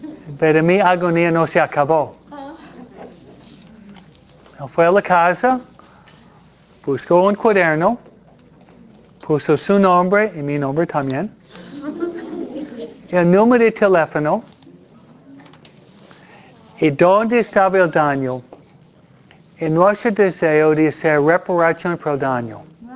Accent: New York, United States; en invierno, de donde vengo yo, hay nieve, ¿no? ¿Y qué hacíamos nosotros?

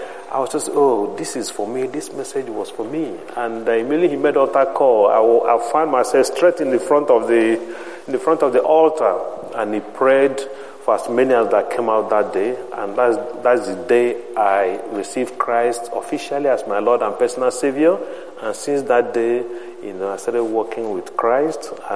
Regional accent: Nigeria; moved away as an adult; Well, I was born in Nigeria, and I grew up there, attended my first degree and a master's degree in Nigeria

